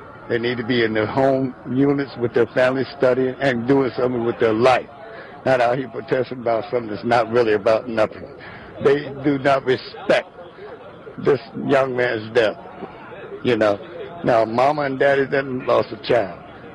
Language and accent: English; Maryland, United States; I love my country. I love my charm city. And I'm an American.